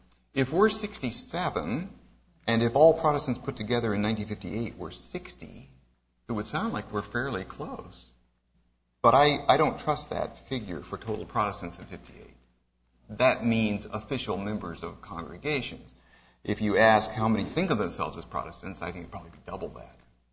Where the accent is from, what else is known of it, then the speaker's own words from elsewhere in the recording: United States; Typically, they have their headquarters in Kansas City, and I grew up outside Kansas City, so I visited their headquarters.